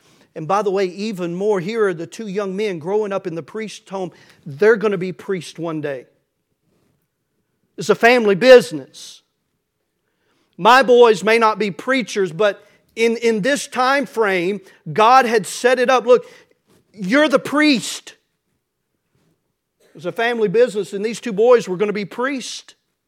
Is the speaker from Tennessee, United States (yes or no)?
yes; Manchester, Tennessee, United States; when I grew up in Manchester, Tennessee. And until I was about 12 years old, we went to New Union Baptist Church.